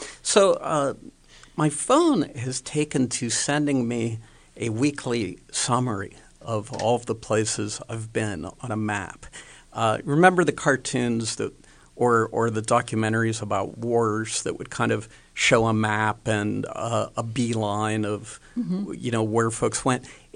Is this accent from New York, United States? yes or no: no; Churchill, Pennsylvania, United States; now in Avalon, United States; I grew up in Churchill, Churchill Borough. It's sort of right where Churchill, Wilkins Township, and Turtle Creek come together. And then we now live in Avalon. Ricky and I moved there about 35 years ago.